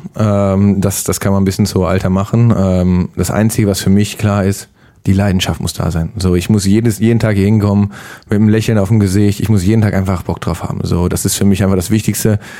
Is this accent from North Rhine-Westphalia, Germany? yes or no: yes; Hamm, North Rhine-Westphalia, Germany; Genau, ich komme aus Hamm.